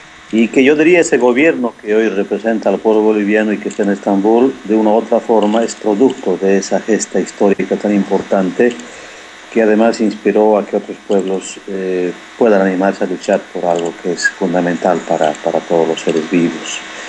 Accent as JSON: {"language": "Spanish", "country": "Ecuador", "said": "no solamente como pueblo ecuatoriano, sino con muchos pueblos de otras partes del mundo"}